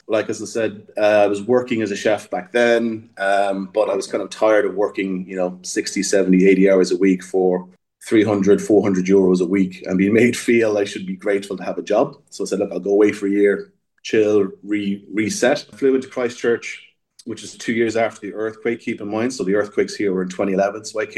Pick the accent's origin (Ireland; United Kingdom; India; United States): Ireland; Like, where I grew up back home in Ireland, there was a lot of German wines